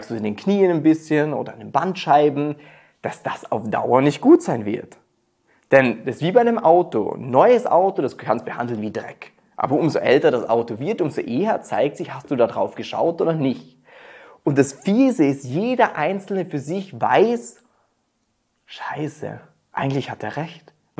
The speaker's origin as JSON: {"language": "German", "country": "Austria", "said": "Und zwar, ich bin Österreicher und bei uns musst du dich immer noch entscheiden"}